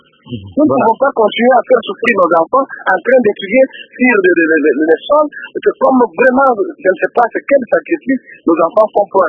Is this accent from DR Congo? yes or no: yes; Katanga, DR Congo; je viens de Katanga, je suis enseignant supérieur, je viens de Katanga, dans une formation doctorale.